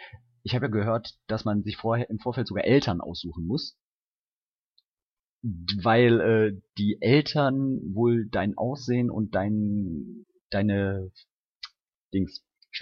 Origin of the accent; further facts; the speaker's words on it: China; German is a second language; Ich habe eine Xbox 360 in China. Wow. Ich als Chinese mag